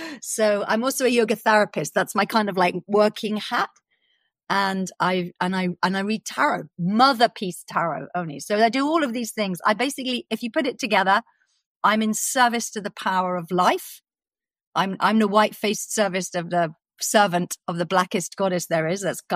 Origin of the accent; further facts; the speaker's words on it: London, United Kingdom; born there; But I know that I was born in North London in a hospital.